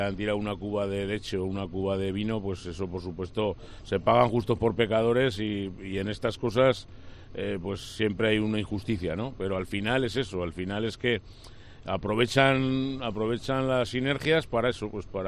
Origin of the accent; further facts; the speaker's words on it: Villafranca de Ebro, Aragon, Spain; Bueno, pues somos de la ribera media-baja, que es Villafranca de Ebro.